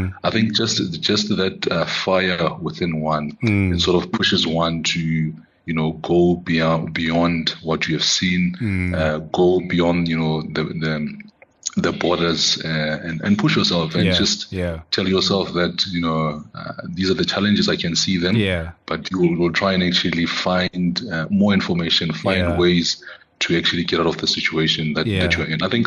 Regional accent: Katlehong, Gauteng, South Africa; You know that area, yeah. That's where I was born. That was where I was actually brought up.

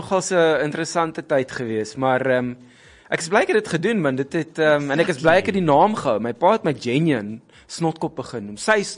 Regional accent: Johannesburg, Gauteng, South Africa; moved away; In Johannesburg, in Randburg, actually.

